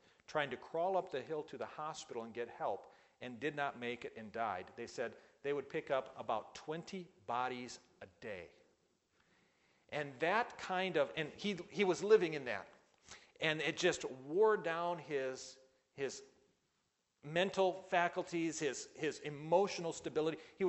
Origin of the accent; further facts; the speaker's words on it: United States; now in Kenya; because I'm an American. I had just arrived in Kenya.